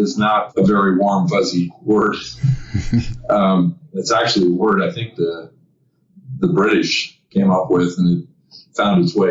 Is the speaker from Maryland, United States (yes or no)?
no; Wyoming, United States; I grew up in Wyoming as kind of a ranch kid and could never have expected that I would move from a very rural, frontierish existence to big city life working around the globe.